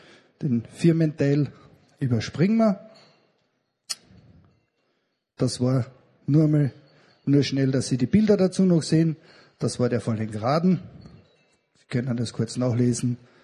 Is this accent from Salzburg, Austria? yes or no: no; Carinthia, Austria; Ich komme genau Gegenbeispiel aus dem Bundesland Kärnten.